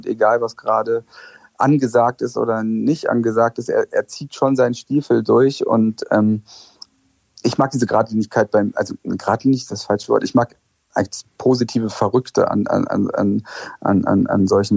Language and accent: German; West Germany, Germany; für mich als Wessi, ich hatte mich ja verliebt in Ulf und ich bin dann nach Friedrichshain, Ost-Berlin gezogen